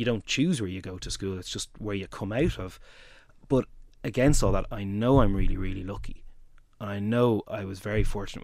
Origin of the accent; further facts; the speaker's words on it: Ballantyre, Ireland; But where I grew up doesn't define my politics. I didn't join Fine Gael because I'm from Ballantyre.